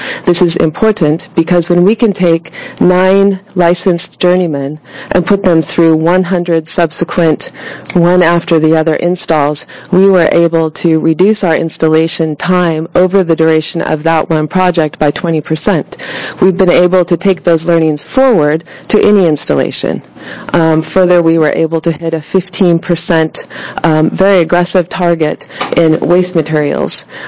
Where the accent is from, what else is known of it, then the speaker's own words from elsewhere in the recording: Coos Bay, Oregon, United States; I'm from Coos Bay, and we definitely do sit on a subduction zone, and a 72-hour power outage is nothing.